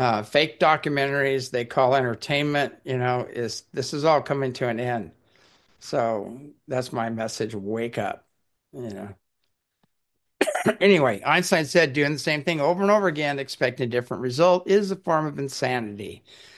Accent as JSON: {"language": "English", "country": "Ireland", "said": "I am Irish, but I'm saying farce for a reason."}